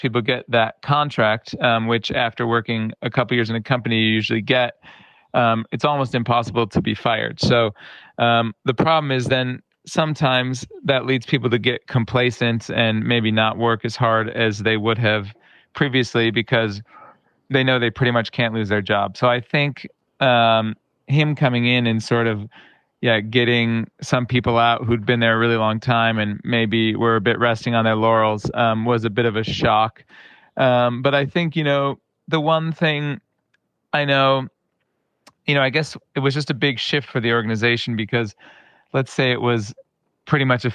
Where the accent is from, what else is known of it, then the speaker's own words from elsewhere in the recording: United States; I guess for me being American, it's not that crazy to, get rid of people